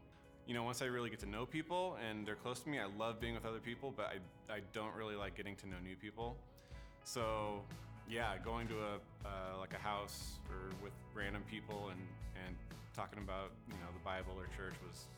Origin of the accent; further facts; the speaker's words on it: Bakersfield, California, United States; I'm from Bakersfield, California, originally, and I grew up going to the Catholic Church with my mom.